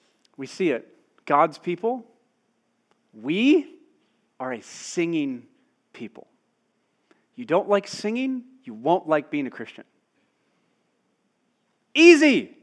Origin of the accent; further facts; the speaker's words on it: Atlanta, Georgia, United States; I remember growing up in Atlanta, there was an oldies station